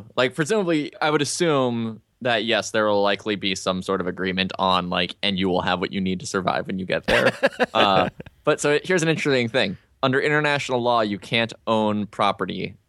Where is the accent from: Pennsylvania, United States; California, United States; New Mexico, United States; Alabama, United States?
New Mexico, United States; Albuquerque; I'm from Albuquerque, man.